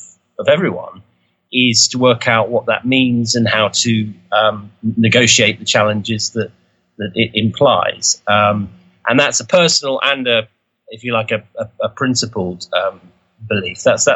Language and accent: English; London, United Kingdom; I'm a Londoner. I've pretty much always been a Londoner. And as my surname suggests, my father's a Maltese, but the name is originally Italian. So, I'm of immigrant stock